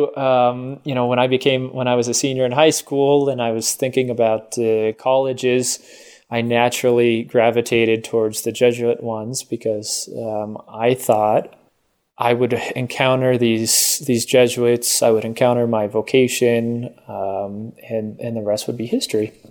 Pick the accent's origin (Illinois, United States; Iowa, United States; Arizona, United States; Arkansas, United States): Arizona, United States; Scottsdale; I mean, I ran, so I'm from Scottsdale, Arizona, and we would train in the freaking summer here.